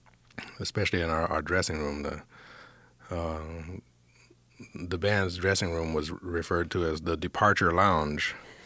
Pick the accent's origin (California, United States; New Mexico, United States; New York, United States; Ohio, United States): Ohio, United States; I grew up in Ohio, right? There was nothing on the radio, maybe 2 hours a week of jazz on the radio.